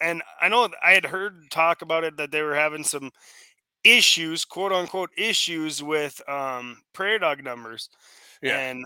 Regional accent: Solon, Iowa, United States; I say I'm from Solon, and Solon and Shields, they ain't real far.

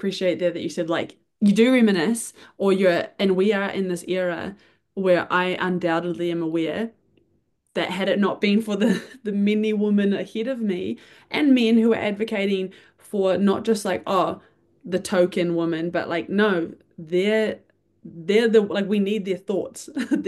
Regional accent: New Zealand; I'm from New Zealand, like I know rugby

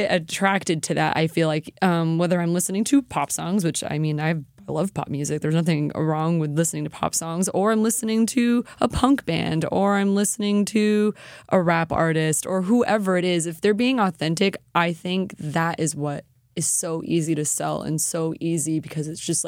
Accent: Florida, United States; And I'm from Florida.

